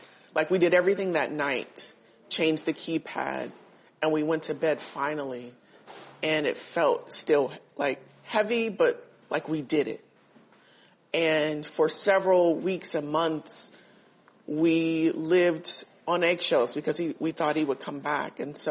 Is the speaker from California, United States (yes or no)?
yes; Pasadena, California, United States; Rose is the city of Pasadena where I grew up, and then I grew up in Concrete community.